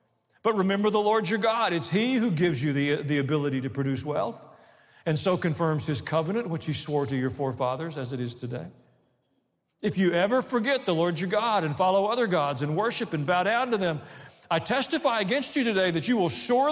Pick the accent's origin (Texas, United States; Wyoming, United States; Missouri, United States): Missouri, United States; Kansas City; born there; I was born in Kansas City.